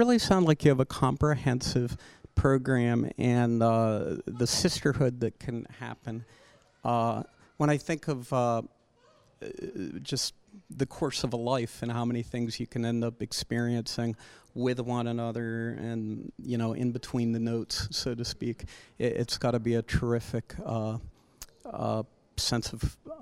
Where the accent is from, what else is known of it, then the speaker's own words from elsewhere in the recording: Churchill, Pennsylvania, United States; We grew up in Churchill, and when I moved out to Bellevue, it's like, oh, out near the airport.